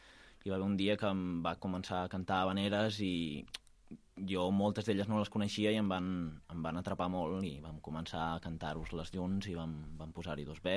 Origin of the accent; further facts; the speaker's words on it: Reus, Catalonia, Spain; Jo sóc de Reus, no.